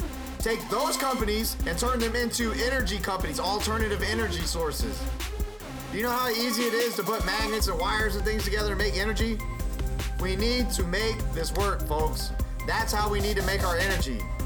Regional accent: Louisiana, United States; He went to my home state of Louisiana, where I was born, where I'm very proud to say I'm from, because of the culture, because of the people.

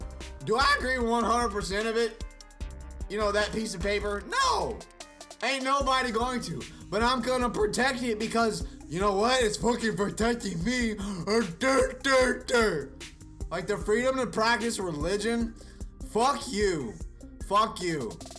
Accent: Texas, United States; Hell, I'm from Texas.

